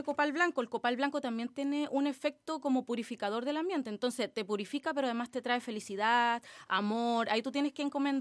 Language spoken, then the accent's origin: Spanish; Viña del Mar, Valparaíso, Chile; born there; also born or lived in Santiago; Y luego me vine a Viña, o sea, porque yo nací en Viña, por cosas de la vida me fui a Santiago, luego volví y claro, venía sin trabajo, con mi hija y todo